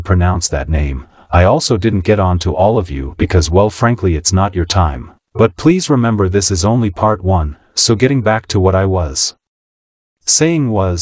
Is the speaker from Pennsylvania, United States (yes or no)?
yes; Philadelphia, Pennsylvania, United States; born there; because remember I was born in South Philly